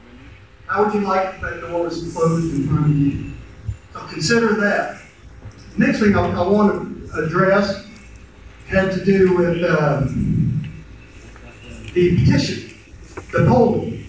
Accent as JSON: {"language": "English", "town": "Austin", "region": "Texas", "country": "United States", "tie": "born or raised there", "said": "I'm a fourth or fifth generation native Austinite. I grew up out here on the Highland Lakes."}